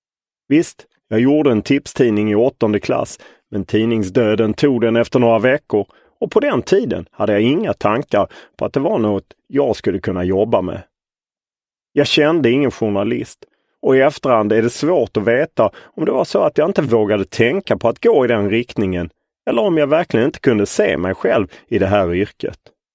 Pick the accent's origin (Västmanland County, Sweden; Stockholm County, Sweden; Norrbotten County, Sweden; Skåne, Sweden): Skåne, Sweden; Lund; född och uppvuxen i Lund, i en borgerlig och akademisk släkt